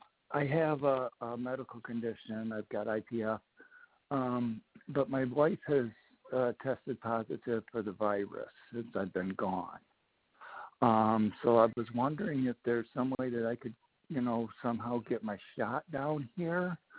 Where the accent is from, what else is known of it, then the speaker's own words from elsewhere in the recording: Michigan, United States; I'm from Michigan.